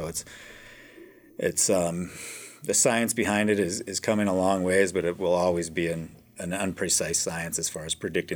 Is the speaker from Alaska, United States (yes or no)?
yes; Juneau, Alaska, United States; I grew up here in Juneau, and I started going heli skiing with my friends when I was about 18 years old